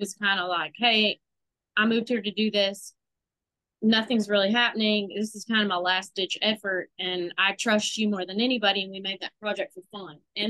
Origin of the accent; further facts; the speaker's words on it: Texas, United States; I mean, I'm a Cowboys fan because I'm a Texan